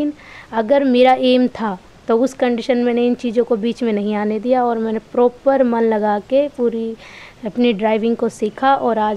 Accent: Saraygaon, India; मैं सरायगांव की रहने वाली हूँ।

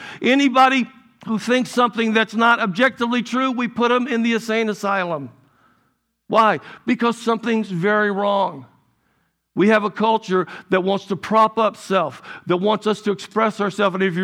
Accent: South Carolina, United States; When I was a kid, I grew up in South Carolina.

